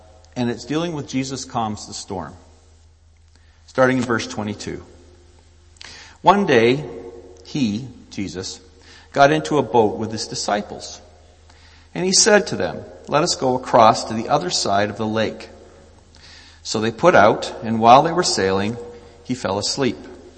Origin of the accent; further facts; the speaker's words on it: East Coast, United States; one that was very popular for me growing up in the East Coast